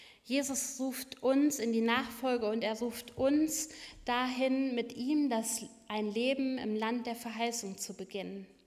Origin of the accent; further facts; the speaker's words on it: Hesse, Germany; Ich komme ursprünglich aus Hessen.